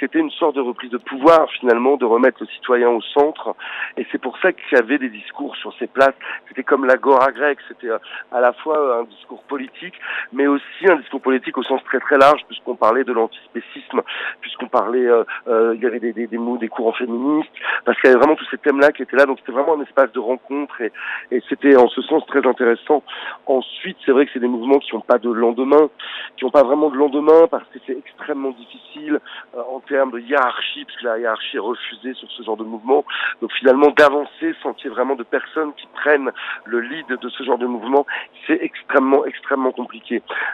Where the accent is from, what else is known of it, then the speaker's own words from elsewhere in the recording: Paris, Île-de-France, France; puisque je suis parisien